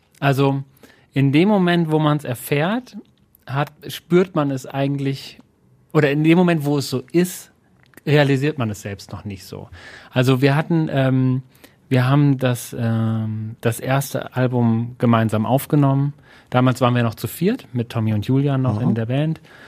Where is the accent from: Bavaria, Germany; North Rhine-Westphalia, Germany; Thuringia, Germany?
North Rhine-Westphalia, Germany; wir kommen aus dem Ruhrgebiet, wir machen Popmusik und das wird groß